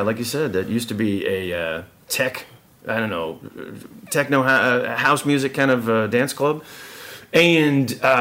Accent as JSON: {"language": "English", "town": "Chicago", "region": "Illinois", "country": "United States", "tie": "born or raised there", "said": "I grew up in Chicago, the north side of Chicago. I was like born on the south side, moved to the north side, ended up going into the suburbs with my folks back in like the very early 80s."}